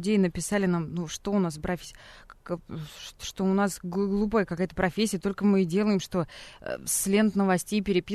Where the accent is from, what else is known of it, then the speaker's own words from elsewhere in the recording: Belarus; я еврейка, Короза татарин, как вы предположили, хотя мы оба из Беларуси